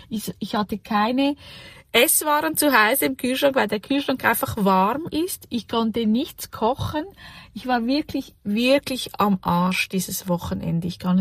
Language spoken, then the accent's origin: German; Switzerland; accent: Swiss German; ich spreche einfach, wie ich spreche auf Schweizerdeutsch. Also bei uns in der Schweiz